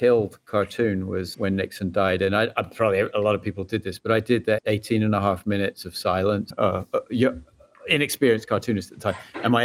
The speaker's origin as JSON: {"language": "English", "region": "England", "country": "United Kingdom", "tie": "born or raised there", "moved": "yes", "said": "I grew up in England, and I moved here many years ago"}